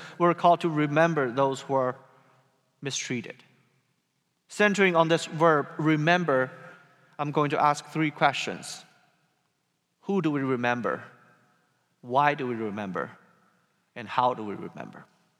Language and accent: English; China; moved away as an adult; Although I was born and raised in China, it was 15 years ago when I last lived in China as a resident.